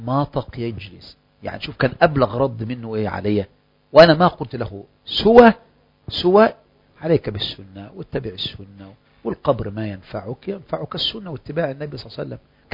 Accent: Biyala, Kafr El Sheikh Governorate, Egypt; وأنا مصري

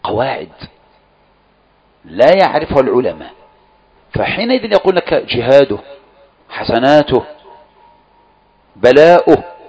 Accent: Egypt

